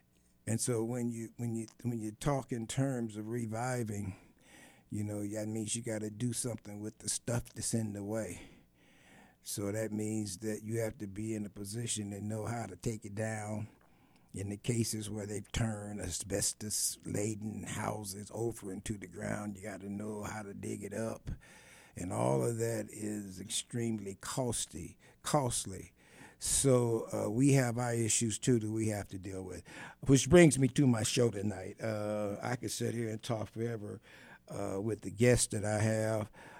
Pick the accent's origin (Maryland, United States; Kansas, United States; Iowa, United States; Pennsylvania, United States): Kansas, United States; Kansas City; You know me, I grew up in Argentina, in Kansas City, Kansas. I talk about woods.